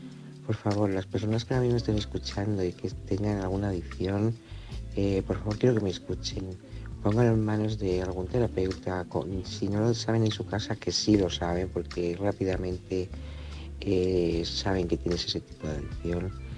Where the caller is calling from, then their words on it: Salamanca, Castile and León, Spain; de Salamanca